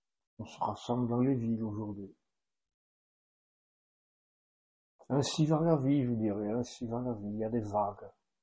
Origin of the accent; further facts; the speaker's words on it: France; Et ici chez nous, en France, dans notre Église de France